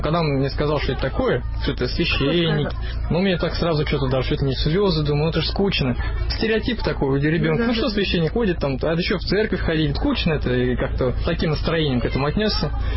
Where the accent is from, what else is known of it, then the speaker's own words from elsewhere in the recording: Ufa, Bashkortostan, Russia; я вообще из Уфы, то есть там город большой. Большой мегаполисов, да